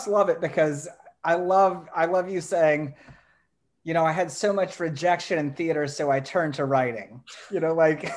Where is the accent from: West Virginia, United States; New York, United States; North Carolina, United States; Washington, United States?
West Virginia, United States; I'm from West Virginia. I'm pretty sure that's our state motto too, is screw it, let's do it.